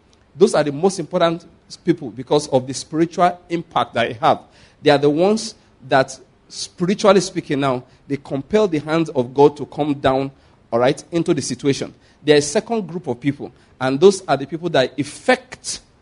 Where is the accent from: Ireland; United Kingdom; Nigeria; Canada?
Nigeria; Now, I'm speaking because I'm a Nigerian.